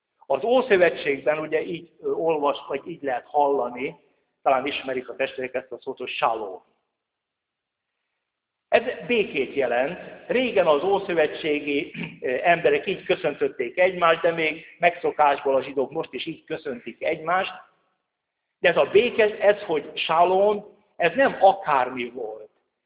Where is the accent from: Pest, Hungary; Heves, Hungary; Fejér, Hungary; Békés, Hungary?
Fejér, Hungary; Szabadhídvég; az én szülőfalunkban, szabad hídvégen még semmi nem volt bezárva. Egy 45 évvel ezelőtt.